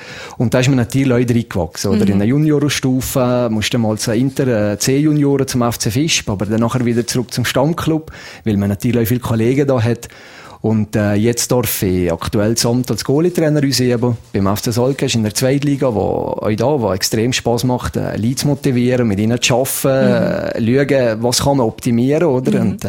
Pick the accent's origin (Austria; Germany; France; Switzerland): Switzerland; Valais; als Walliser